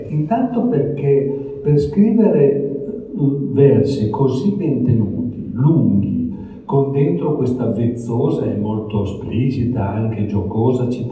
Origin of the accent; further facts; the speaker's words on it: Parma, Emilia-Romagna, Italy; ma non sono piemontese d'altronde, sono di Parma.